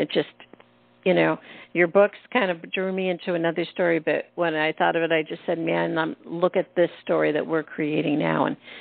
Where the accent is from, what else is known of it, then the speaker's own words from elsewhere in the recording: Pennsylvania, United States; Yes, and I'm Irish, and I'm back here. So something brought me back because I grew up in Pennsylvania, and I was brought back.